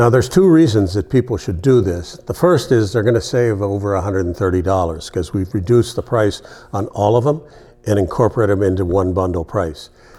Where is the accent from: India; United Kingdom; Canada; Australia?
Canada; I grew up in Canada, I'm an American.